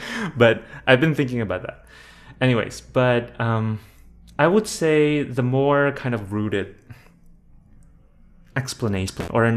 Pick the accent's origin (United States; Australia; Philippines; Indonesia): Indonesia; And I grew up in Indonesia